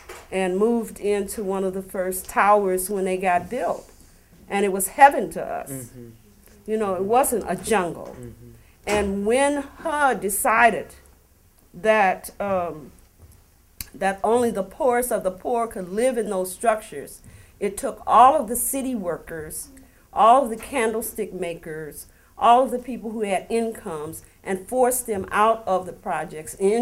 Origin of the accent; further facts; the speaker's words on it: Chicago, Illinois, United States; I was raised in Cabrini Greens, and so I know what I'm talking about in terms of a jungle. At that time, it wasn't a jungle because it was just newly built.